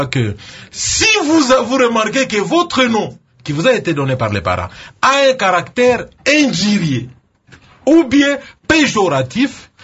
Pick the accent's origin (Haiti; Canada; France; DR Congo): DR Congo; Mbuji-Mayi, Kasaï-Oriental; lorsque vous allez chez nous en Bushimbaï